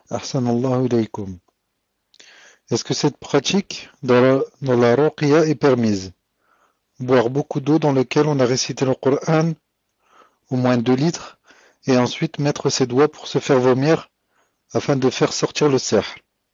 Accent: Morocco; Car je suis marocain

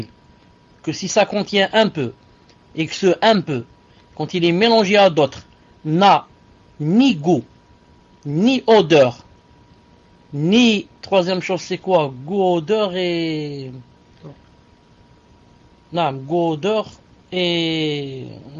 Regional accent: Algeria; Chez nous, en Algérie, on n'en met pas.

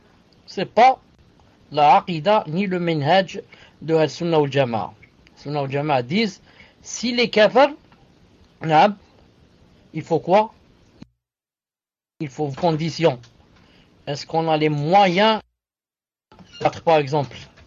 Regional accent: Syria; je suis de Syrie, et ma mère, je suis avec ma femme, mes enfants.

